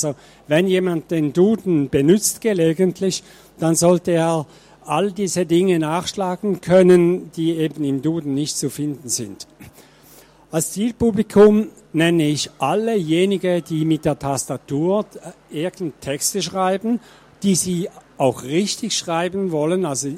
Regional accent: Zurich, Switzerland; Ich zeige Ihnen trotzdem 5 Bilder von da, wo ich herkomme. Ich lebe und arbeite etwa 10 Kilometer außerhalb von Zürich.

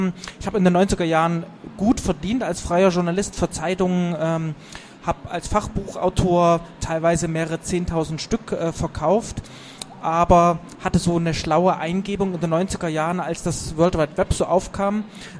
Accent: Leipzig, Saxony, Germany; als Leipziger, bin ich so zur Wendezeit volljährig geworden

